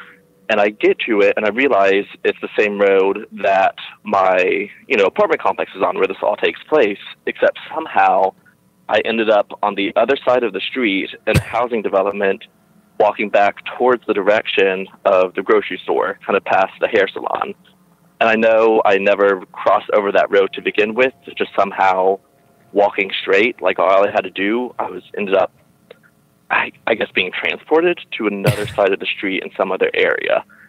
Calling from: Durham, North Carolina, United States; from Durham, North Carolina.

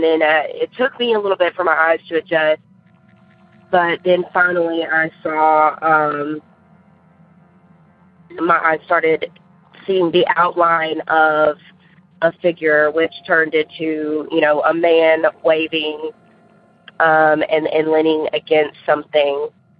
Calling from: Murfreesboro, Tennessee, United States; I'm from Murfreesboro, Tennessee.

